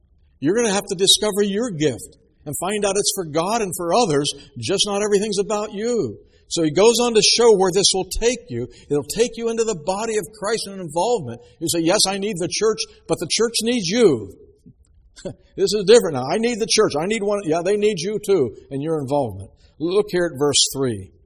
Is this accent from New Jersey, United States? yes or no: yes; Ocean City, New Jersey, United States; when in my hometown of Ocean City, we had permission to go up on the boardwalk